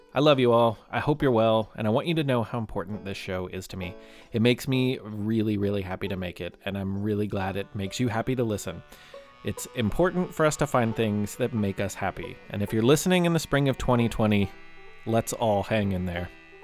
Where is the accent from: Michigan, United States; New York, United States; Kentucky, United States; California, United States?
Kentucky, United States; I'm really grateful for and proud of the great governor that we have in my home state of Kentucky right now.